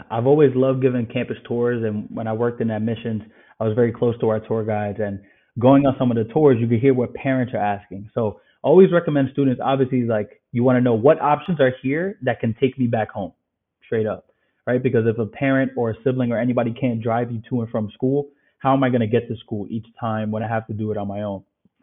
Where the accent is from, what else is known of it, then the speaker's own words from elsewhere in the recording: Bronx, New York, United States; I'm a proud grad, class of 2018, first gen student, single family home, like all of that stuff, born and raised in the Bronx.